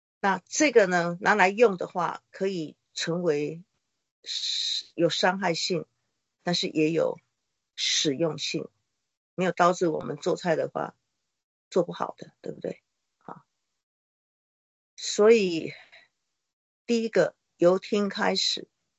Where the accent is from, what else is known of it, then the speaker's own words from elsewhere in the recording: Taiwan; Chinese is a second language; 因为我是台湾的背景哈